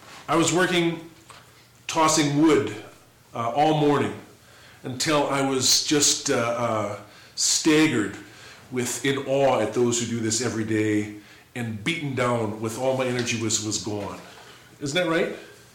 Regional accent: Tucson, Arizona, United States; also born or lived in South Dakota; Tucson is a neat city, bounded on four sides by the mountains. And the city, when we first moved there, when I was like in fifth, sixth grade from South Dakota, was struck

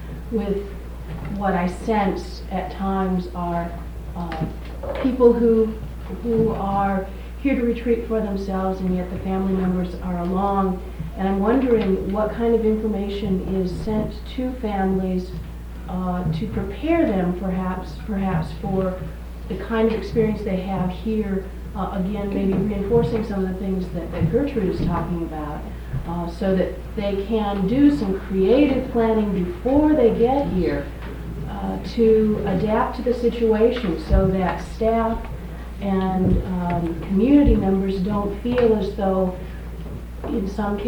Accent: Long Beach, California, United States; from Long Beach, California. This is my second summer here on staff.

